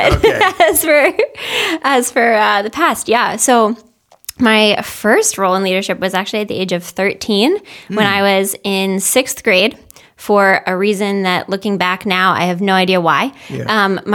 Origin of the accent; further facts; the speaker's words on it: Ohio, United States; I grew up in the Akron Canton area in Ohio.